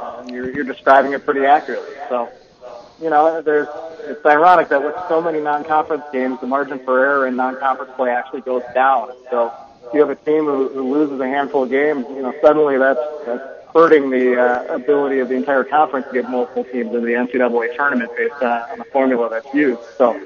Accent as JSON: {"language": "English", "region": "Wisconsin", "country": "United States", "tie": "born or raised there", "said": "I grew up in Wisconsin, so I was a Badger fan since I was 5 years old."}